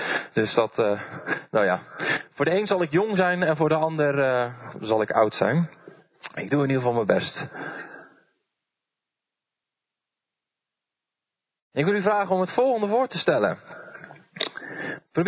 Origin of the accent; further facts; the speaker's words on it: Dordrecht, South Holland, Netherlands; ik kom uit Dordrecht.